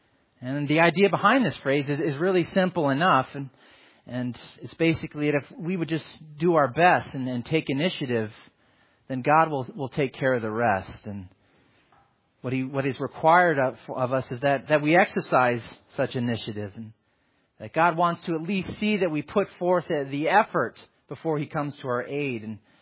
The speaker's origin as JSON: {"language": "English", "region": "Michigan", "country": "United States", "tie": "born or raised there", "said": "And this always seemed to happen, as you may know, I grew up in Michigan."}